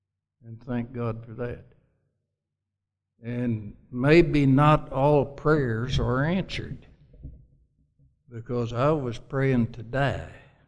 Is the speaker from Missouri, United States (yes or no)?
yes; Missouri, United States; I was born and raised in the Boot Hill, Missouri. Coming out of the Depression and going into World War II then.